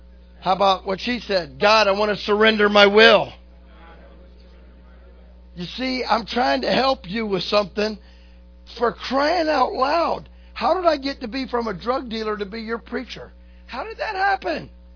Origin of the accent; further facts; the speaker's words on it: the South, United States; Now, I'm from the South.